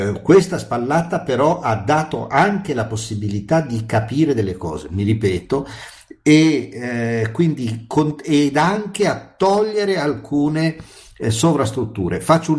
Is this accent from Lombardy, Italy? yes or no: yes; Lombardy, Italy; Io parlo, siamo a Milano, da Lombardo, una regione ricca, benestante, avviziata